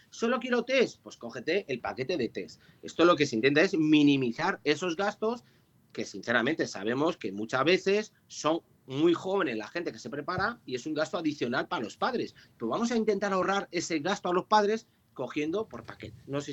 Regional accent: Madrid, Community of Madrid, Spain; now in Ávila, Spain; Ojo, que yo soy de Madrid, que yo me encanta Madrid y estuve en Madrid muchos años trabajando, pero al final he hecho mi vida pues en este caso en la ciudad de Ávila.

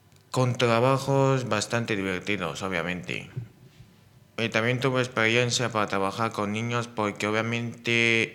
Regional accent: Malabo, Bioko Norte, Equatorial Guinea; born there; Yo en realidad nací en Guinea Ecuatorial. Vivo en una isla y la ciudad de ahí es Malabo.

